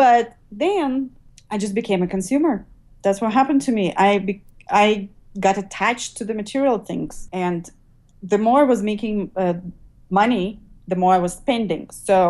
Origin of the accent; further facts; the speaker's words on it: Lithuania; born there; English is a second language; Back home, well, I was born in the Soviet Union, so mm-hmm. we didn't have much, and our stores didn't look the way American stores look, mm-hmm. and material things were not important. So when the Soviet Union collapsed and then Lithuania became independent